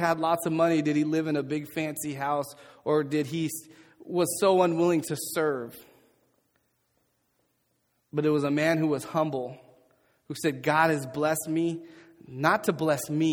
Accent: Portland, United States; But growing up in Portland in the neighborhood I did, I know people who didn't eat until they got to school.

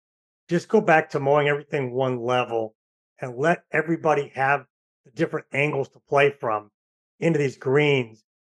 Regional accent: St. Louis, Missouri, United States; I'm from St. Louis

